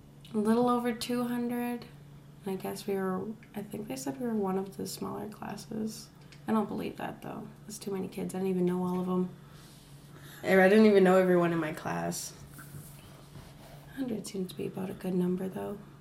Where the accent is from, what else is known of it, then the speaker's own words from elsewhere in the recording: Bemidji, Minnesota, United States; also born or lived in Nadewash / Cass Lake; now in Callaway, United States; I was born in Bemidji, and I live in Callaway right now, but I grew up between Nadewash and Bemidji and Cass Lake and DL for a little while.